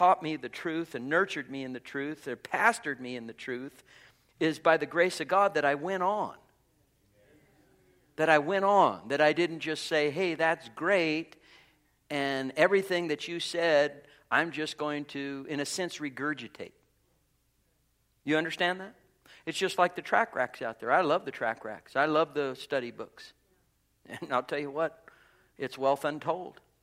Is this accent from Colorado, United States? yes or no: yes; Golden, Colorado, United States; You know, I grew up in Golden.